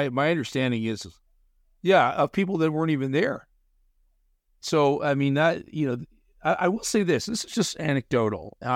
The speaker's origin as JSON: {"language": "English", "country": "Canada", "said": "on hearing that I was from Canada"}